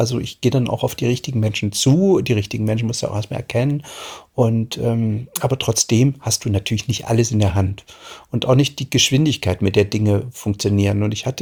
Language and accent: German; Germany; ich bin ja in der DDR aufgewachsen